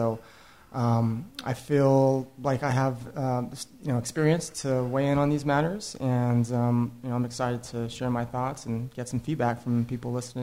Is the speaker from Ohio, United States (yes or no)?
no; Tampa, Florida, United States; now in Beverly Hills, United States; I'm originally from the Tampa Bay area, and I've always wanted to have a practice there as well.